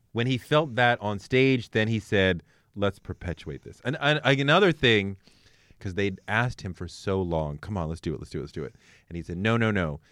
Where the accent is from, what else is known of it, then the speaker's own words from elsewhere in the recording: Boston, Massachusetts, United States; I grew up in Boston, going to prep school.